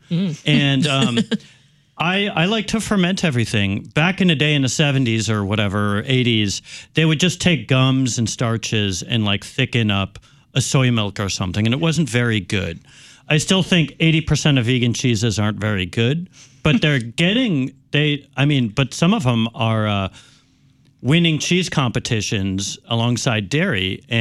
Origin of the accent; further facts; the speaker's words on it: Wisconsin, United States; I mean, I grew up in Wisconsin and I'm a vegan chef